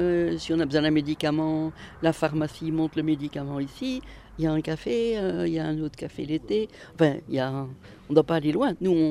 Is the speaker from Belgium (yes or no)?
yes; Belgium; now in La Motte, France; On vit à la Motte d'avril à novembre, et on est belge, et on est ici depuis 2 ans.